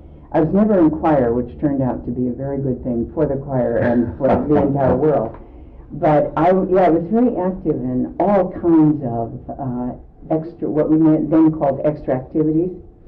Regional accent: Nebraska, United States; born there; Oh, I was born in the Midwest, in Nebraska.

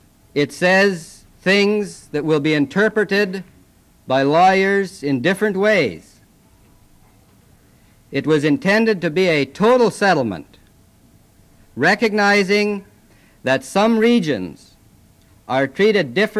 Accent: Alaska, United States; But we have to recognize that we are American citizens, citizens of the state of Alaska, and proud of our own heritage.

